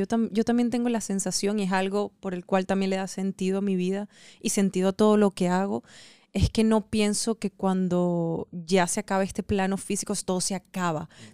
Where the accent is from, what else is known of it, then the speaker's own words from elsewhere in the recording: Guatire, Miranda, Venezuela; Pero, y la gente se va a reír mucho porque los dos somos de Guatire.